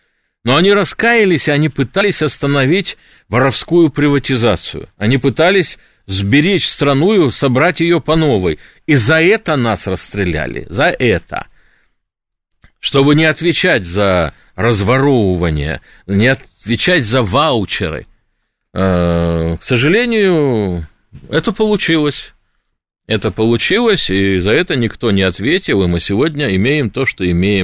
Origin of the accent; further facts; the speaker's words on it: Siberia, Russia; А я сибиряк. И для меня Москва, Киев, Минск – это города моей родины.